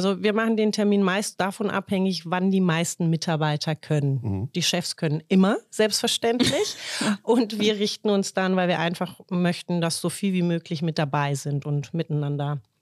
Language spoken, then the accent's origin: German; Baden-Württemberg, Germany; now in Osnabrück, Germany; warum ich nach Osnabrück gekommen bin, aus dem Schwarzwald.